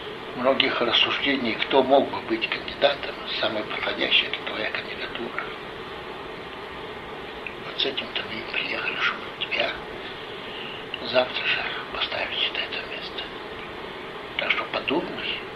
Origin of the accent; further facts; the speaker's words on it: Saint Petersburg, Russia; moved away as an adult; also born or lived in Chisinau; Вот так я, уроженец, блокадник Ленинграда, уехал из Ленинграда и прописался в Кишиневе. Так мы оказались в Кишиневе 63-го года.